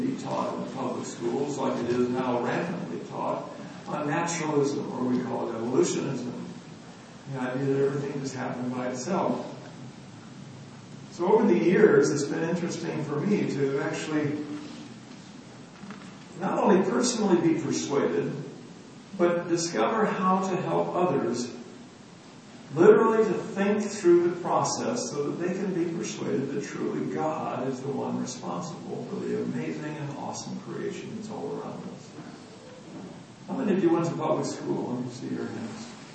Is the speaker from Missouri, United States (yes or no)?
no; California, United States; moved away; also born or lived in Saskatchewan, Canada; she grew up in Saskatchewan, I grew up in California, and I stayed in Saskatchewan